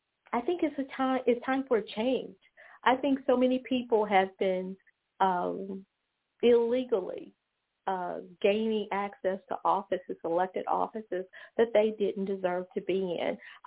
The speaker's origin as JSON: {"language": "English", "town": "Memphis", "region": "Tennessee", "country": "United States", "tie": "born or raised there", "said": "I grew up in Memphis, and years ago, there was a congressman by the name of Harold Ford."}